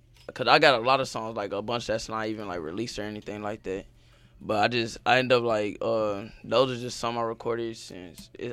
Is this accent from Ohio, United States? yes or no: no; Oklahoma, United States; I guess everybody already just started, like, messing with me, because I'm from Oklahoma.